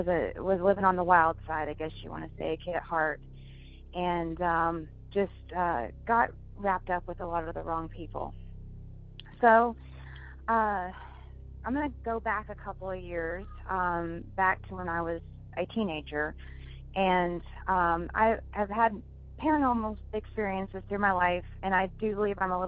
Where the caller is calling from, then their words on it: the South, United States; I'm calling from the South. We'll just put it that way.